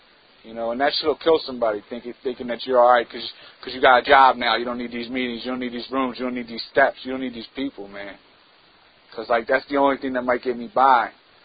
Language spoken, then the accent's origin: English; Philadelphia, Pennsylvania, United States; I'm originally from Philadelphia. Me and my man were talking about it. He's from my neighborhood. You know, I grew up, like, where his dad's store was.